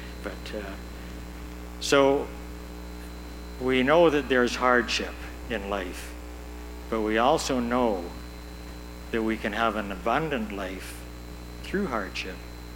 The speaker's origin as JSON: {"language": "English", "town": "Camrose", "region": "Alberta", "country": "Canada", "said": "I love that question, because I could say I'm from Camrose, or I could say whatever."}